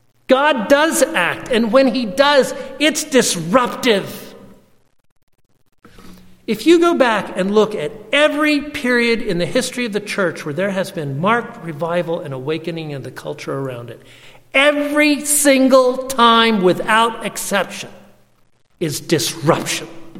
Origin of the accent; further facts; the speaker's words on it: Scotland, United Kingdom; If I were a betting man, and I'm too Scottish to be